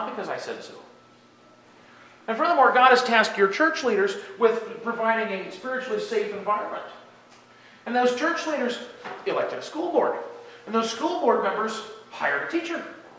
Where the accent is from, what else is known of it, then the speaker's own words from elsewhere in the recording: Minnesota, United States; I come from Minnesota, the land of cornfields and cows and dirt, where we grow things.